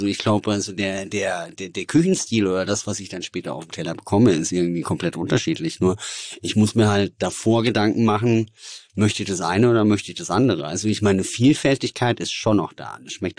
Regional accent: Southern Germany, Germany; Also als Süddeutscher, wenn du nach Hamburg kommst, möchtest du Fisch essen.

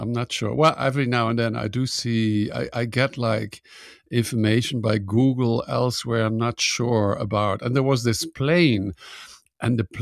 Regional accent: Netherlands; For me, of course, it was great to be back in my home country.

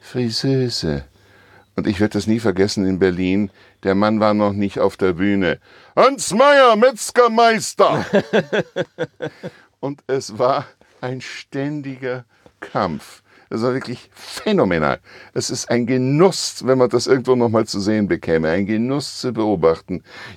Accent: Vienna, Austria; moved away; ich vermisse natürlich meine Heimat Wien sehr, denn das ist einzigartig.

